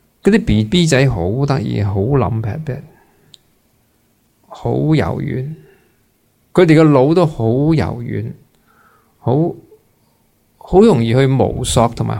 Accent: China; 我哋中国人念阿弥陀佛呢个咁嘅习惯，其实都系好好嘅。

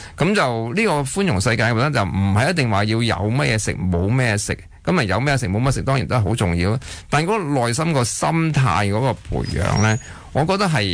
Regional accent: Hong Kong; 咁其实我哋自己作为香港人都系㗎喎

